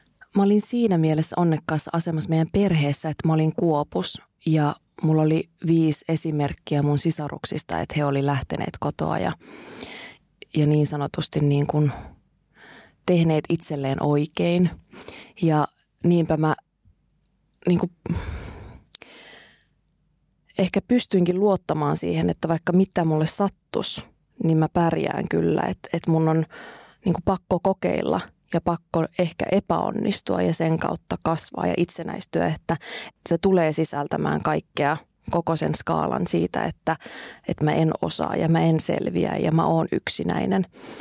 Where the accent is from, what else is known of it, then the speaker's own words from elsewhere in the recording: Kuusamo, North Ostrobothnia, Finland; Mä oon syntynyt Kuusamossa ja kasvanut isossa perheessä, jossa on ollut 6 lasta, äiti ja isä.